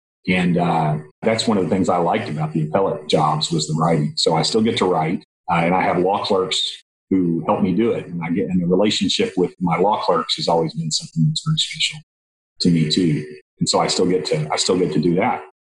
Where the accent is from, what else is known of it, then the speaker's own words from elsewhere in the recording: Garland, Texas, United States; Sure. I grew up in the Dallas area, grew up in Garland. My dad was a Dallas police officer